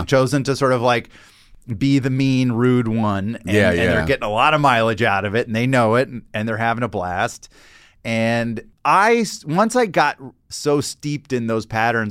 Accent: Atlanta, Georgia, United States; so I grew up in Atlanta, but I went to summer camp up in North Carolina in the mountains.

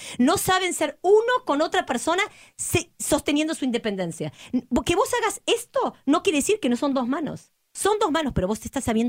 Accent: Argentina; soy argentina, lo saben.

